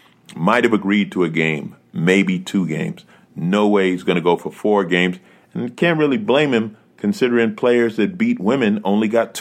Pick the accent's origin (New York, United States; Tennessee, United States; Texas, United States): New York, United States; I grew up in New York. I literally, it's in my DNA to not be a fan of anything Boston.